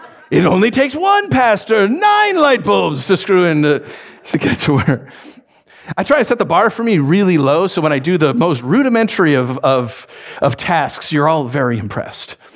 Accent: New York, United States; I am a New Yorker. Like, when I drive up here, I'm not a New Yorker, but when we hit New York, like that Jersey, Pennsylvania line, I'm like, click, click.

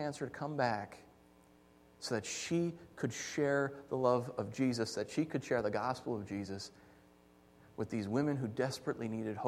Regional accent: New York, United States; a dear friend of mine in the church I grew up in back in New York.

